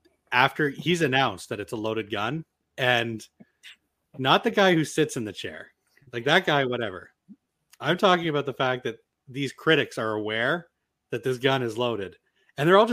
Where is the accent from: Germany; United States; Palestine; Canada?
Canada; I'm Canadian.